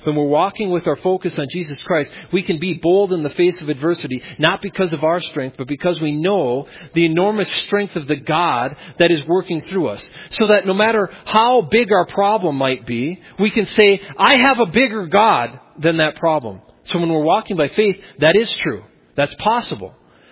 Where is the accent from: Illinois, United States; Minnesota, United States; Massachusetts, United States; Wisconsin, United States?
Minnesota, United States; I used to say I grew up on the Iron Range thinking that the word was frustration.